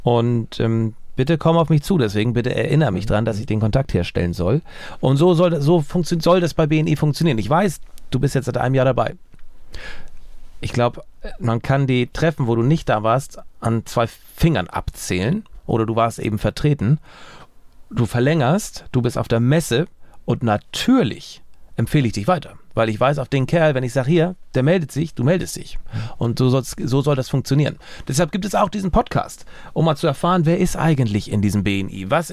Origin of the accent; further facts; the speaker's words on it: Husum, Schleswig-Holstein, Germany; ich komme aus Husum